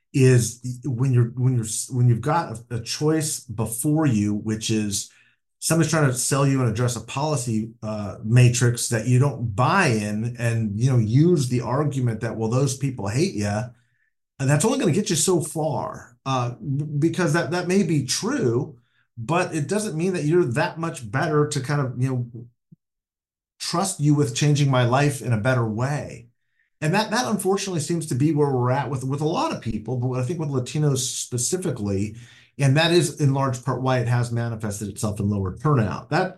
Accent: California, United States; I grew up in Southern California, Mexican-American kid in a Democratic home, which is very typical, sort of your traditional ethnic Catholic, working class home.

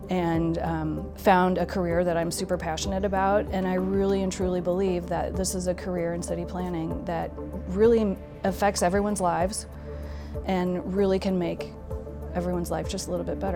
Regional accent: Davenport, Iowa, United States; So I think for me, I grew up in Davenport. and my father had a retail shop downtown.

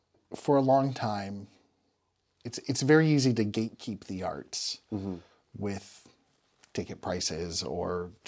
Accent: Michigan, United States; also born or lived in New York; a guy I grew up with in Michigan or went to college with in Michigan, and then we lived in New York

